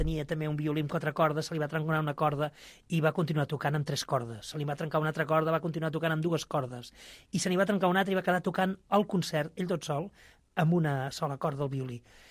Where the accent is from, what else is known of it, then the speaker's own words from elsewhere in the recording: Catalonia, Spain; Jo, com a català, aprofundint en les meves arrels